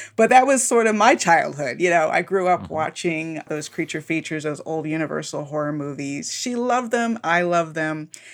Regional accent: Miami, Florida, United States; my hometown of Miami, where I grew up, was almost unrecognizable, especially where my parents lived

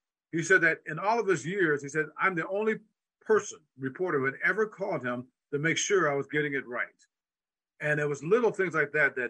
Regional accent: South Bend, Indiana, United States; Like, even though I grew up in South Bend, during the time of the Great Migration, my mom's side of the family came from Cotton Plant, Mississippi.

